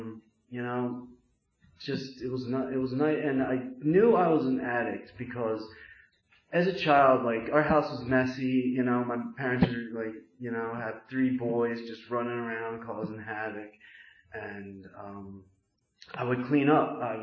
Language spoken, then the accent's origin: English; Langhorne, Pennsylvania, United States; also born or lived in South Korea; So, being a baby, I lived at my house in Langhorne. So, I was from South Korea. I was 18 months living in Langhorne.